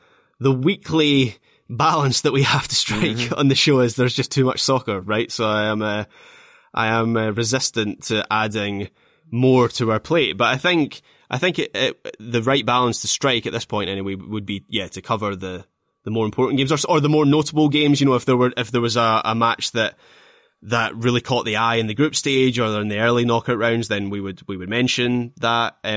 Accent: Scotland, United Kingdom; And I guess this is maybe me talking as a Scottish football fan.

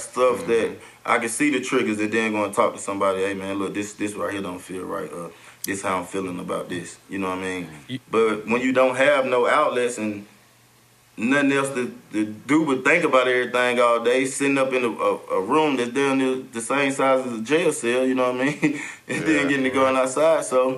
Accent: Atlanta, Georgia, United States; Everybody, I grew up in Bankhead Projects, where … them from.

